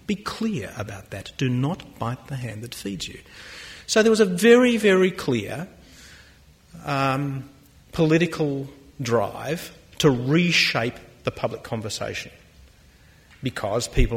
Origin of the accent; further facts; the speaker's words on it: Australia; As you've heard, I am an Australian historian, so this is my home territory.